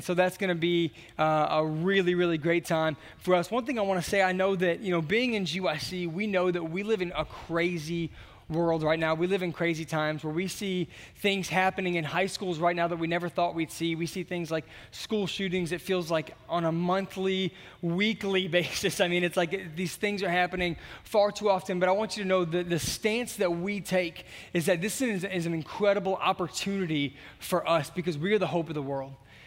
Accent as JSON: {"language": "English", "town": "Warrenton", "region": "Missouri", "country": "United States", "tie": "born or raised there", "said": "We're from Warrenton, Missouri, hometown of Pastor Bill."}